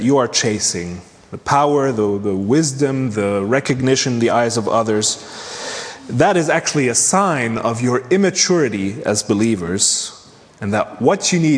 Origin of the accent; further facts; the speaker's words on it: Egypt; Most of you don't, or a lot of you do know that I'm from Egypt.